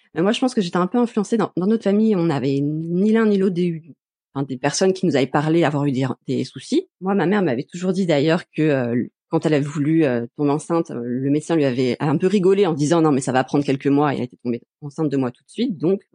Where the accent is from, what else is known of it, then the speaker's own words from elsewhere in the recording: Les Sables-d'Olonne, Pays de la Loire, France; Alors, je viens des Sables-d'Olonne, c'est en Vendée